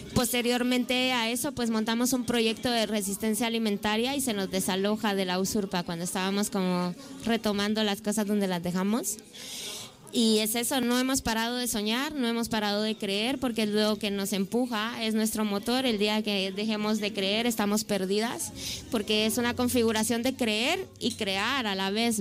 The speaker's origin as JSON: {"language": "Spanish", "country": "Guatemala", "moved": "yes", "lives_now": "Spain", "said": "yo soy de origen guatemalteco. Entonces, bueno, yo llego aquí en el 2002"}